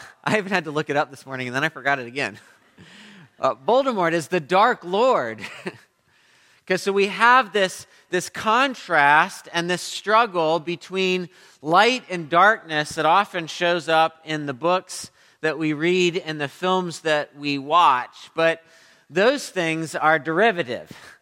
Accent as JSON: {"language": "English", "region": "Midwest", "country": "United States", "tie": "born or raised there", "said": "We grew up in the Midwest, and in the Midwest, there's a lot of cloudy days."}